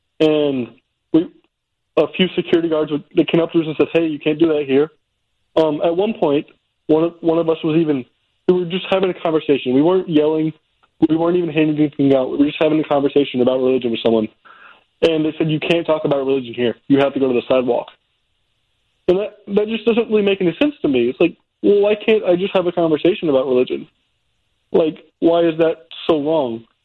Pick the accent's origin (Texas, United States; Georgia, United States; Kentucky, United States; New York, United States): Kentucky, United States; my dad was a pastor in a church where I grew up in Kentucky.